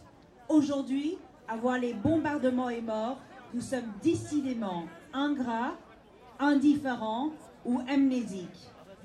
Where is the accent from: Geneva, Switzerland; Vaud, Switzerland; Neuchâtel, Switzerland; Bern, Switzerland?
Geneva, Switzerland; Je ne suis pas kurde, je suis genevoise, simplement.